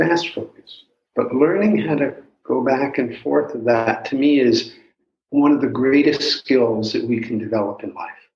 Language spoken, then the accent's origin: English; New York City, New York, United States; when you go into the subway where I grew up in New York City